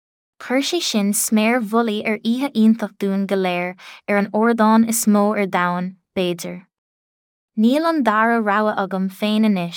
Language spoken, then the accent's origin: Irish; Ireland; is Éireannach an-bhróidiúil mé i mo cheasamh an seo anocht